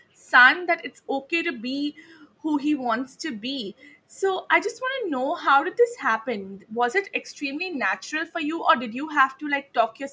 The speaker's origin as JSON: {"language": "English", "country": "India", "said": "because we are from India, right?"}